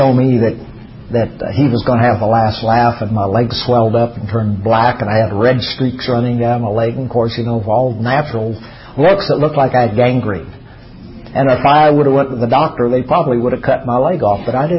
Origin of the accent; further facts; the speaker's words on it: the Ozarks, United States; you know, I'm from the Ozarks, and so we got duct tape and baling wire and all that kind of stuff.